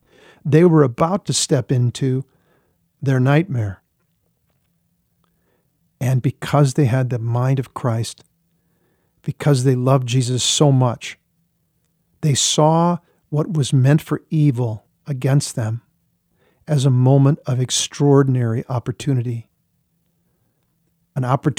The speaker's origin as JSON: {"language": "English", "region": "Minnesota", "country": "United States", "said": "I'm from the Twin Cities area, I'm in Minnesota, went to school there."}